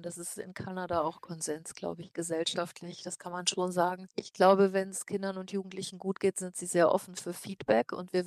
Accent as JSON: {"language": "German", "region": "Rhineland-Palatinate", "country": "Germany", "tie": "born or raised there", "said": "Ich bin ja auch in Rheinland-Pfalz aufgewachsen auf dem Land"}